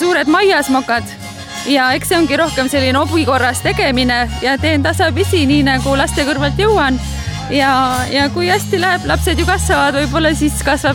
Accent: Saare County, Estonia; now in Muhu, Estonia; ma olen saarlane, aga mees on muhulane.

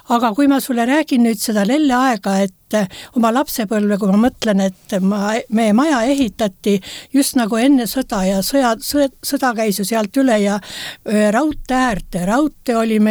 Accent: Sindi, Pärnu County, Estonia; sünnilt olen ma pärnakas, aga ma olen muidu Sindi tüdruk ja mu lapsepõlv, no väga väike lapsepõlv möödus Sindis

